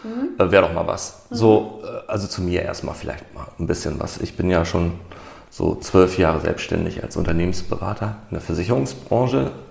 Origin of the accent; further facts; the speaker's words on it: Hamburg, Germany; Ich komme aus Hamburg, ne?